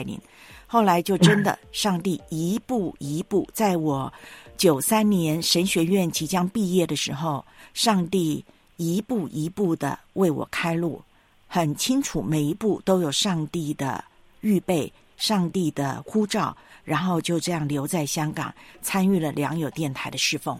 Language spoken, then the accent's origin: Chinese; Taiwan; 因为我是在台湾长大的嘛，从来没有去过内地。